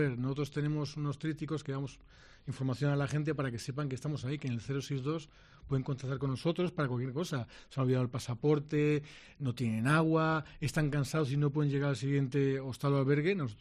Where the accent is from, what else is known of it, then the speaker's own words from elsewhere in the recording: England, United Kingdom; Spanish is a second language; yo, por ejemplo, soy inglés